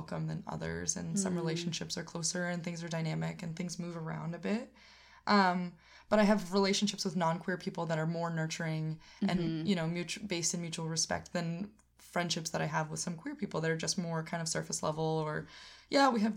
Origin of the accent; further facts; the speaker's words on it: Massachusetts, United States; growing up in Western Mass